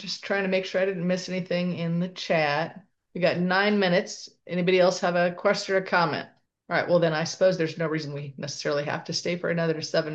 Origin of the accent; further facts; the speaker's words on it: St. Louis, Missouri, United States; now in Wichita, United States; I'm officially from St. Louis, but my partner just got transferred to Wichita, Kansas, so now I spend most of my time in Wichita, Kansas, but I go back to St. Louis to visit my daughter